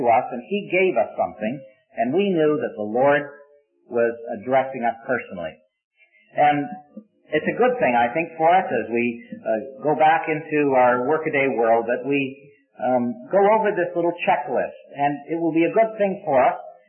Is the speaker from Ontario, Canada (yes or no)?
yes; St. Catharines, Ontario, Canada; I grew up in St. Catharines, Ontario, a nice little town in southern Ontario, in the fruit-growing district of Ontario, and about 12 miles from Niagara Falls. And there are two rivers that flow together right in the heart of the city.